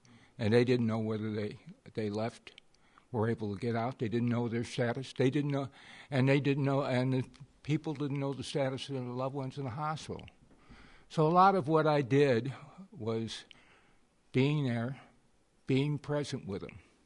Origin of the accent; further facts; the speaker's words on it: Houma, Louisiana, United States; It's going to come through my hometown, Houma, which is 65 miles southwest of New Orleans